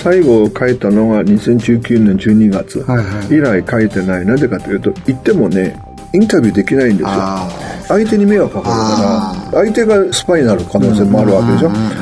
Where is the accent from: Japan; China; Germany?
China; Japanese is a second language; 僕ら中国人昔からなんですよ。